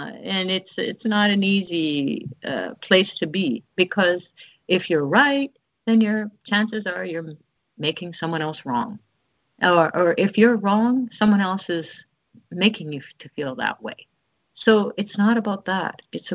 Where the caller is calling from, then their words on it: Chennai, Tamil Nadu, India; And I'm calling from India, Chennai, India.